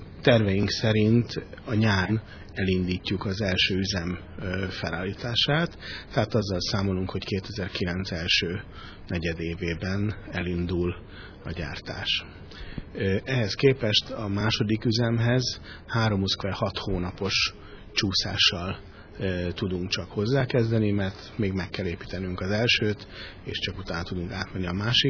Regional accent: Hungary; Mert mi magyarok vagyunk. Hát miután mi indítottuk el ezt az üzleti folyamatot innen Magyarországról, hát az a legtermészetesebb, hogy az ember először a saját hazájában épít valamit.

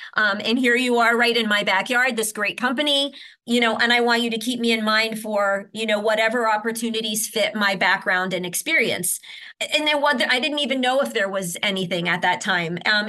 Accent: Ohio, United States; I grew up in Ohio. I still lived in Ohio

